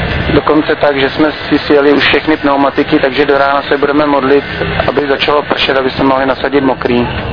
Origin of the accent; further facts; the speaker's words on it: Strakonice, South Bohemian Region, Czechia; jinak my jsme ze Strakonic.